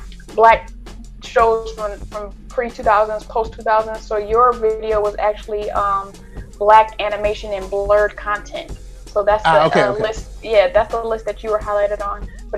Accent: Detroit, Michigan, United States; I like the idea of Motown Magic on Netflix, just because I'm from Detroit.

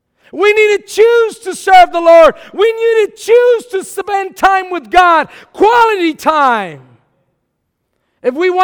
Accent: Texas, United States; I'm from South Texas, baby, and I know a fighter from not a, a non-fighter.

